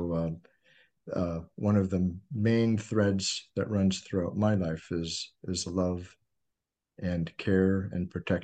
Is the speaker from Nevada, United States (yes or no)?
no; Chicago, Illinois, United States; I grew up in the Chicago area, and there was two early formative experiences.